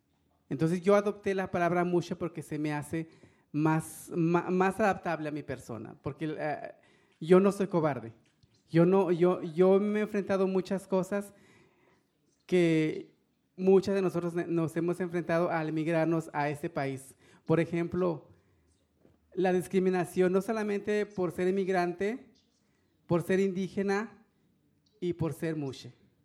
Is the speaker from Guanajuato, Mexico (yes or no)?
no; Oaxaca, Mexico; me ha dado esa libertad que quizás en mi pueblo no hubiera encontrado por el machismo, por discriminación que existe todavía en Oaxaca, especialmente en el Valle de Tlacolula.